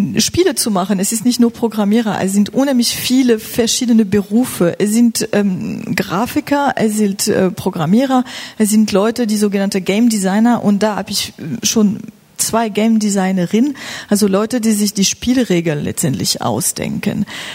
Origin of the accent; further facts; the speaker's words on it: France; German is a second language; moved away as an adult; now in Germany; Ich komme aus Frankreich und war seit 2 Jahren in Deutschland